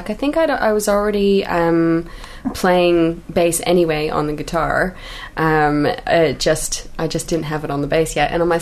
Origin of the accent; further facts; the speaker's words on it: Canada; moved away; you know, I'm a big fan of … you know, especially as a Canadian expat, so she's great.